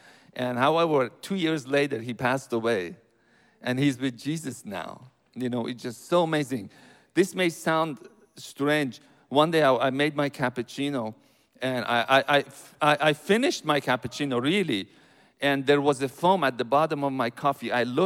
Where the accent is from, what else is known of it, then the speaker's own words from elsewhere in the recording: Iran; Sometimes I say, hey, I'm from Iran. Please don't hold that against me.